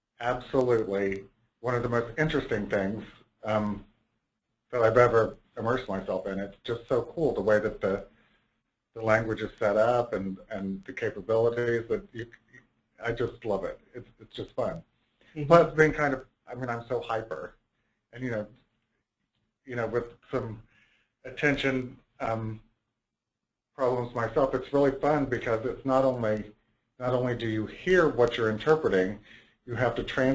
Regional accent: United States; just, you know, being American, I thought just like anywhere else

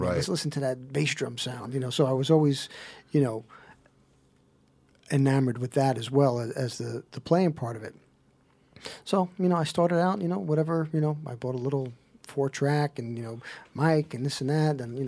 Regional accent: Belmar, New Jersey, United States; I've pretty much been down the shore here for my whole life. I was born in Jersey City. Oh, okay. Lived there till I was 9. Right. Then my parents moved down to Belmar.

